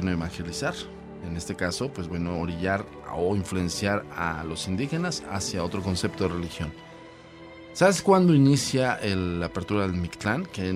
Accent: Mexico; Todos y cada uno de nosotros nos identificamos como mexicanos

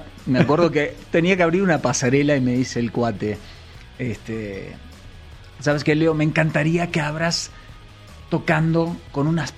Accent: Argentina; Crecí. Bueno, en Argentina todos crecimos

